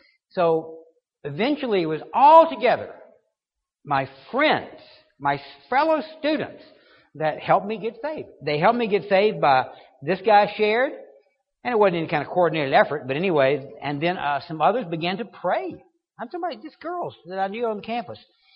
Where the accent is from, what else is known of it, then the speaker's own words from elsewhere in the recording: Baton Rouge, Louisiana, United States; I was raised in Baton Rouge, which in the 50s and even in the 60s was probably much more heavily Roman Catholic than it is today.